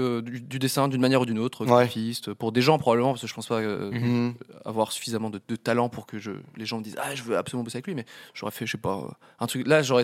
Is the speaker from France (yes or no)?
no; Romania; French is a second language; Je parle pas français peut-être, n'hésite pas à me corriger, moi je suis roumain.